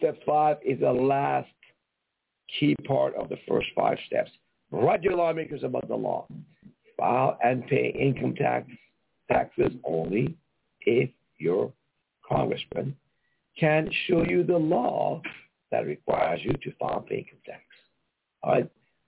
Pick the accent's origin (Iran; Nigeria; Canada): Iran; English is a second language; now in United States; I can tell you an immigrant, we have an accent like I'm from Iran.